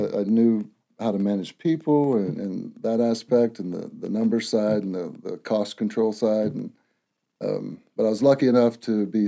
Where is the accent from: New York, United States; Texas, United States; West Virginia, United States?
West Virginia, United States; now in North Carolina, United States; From West Virginia.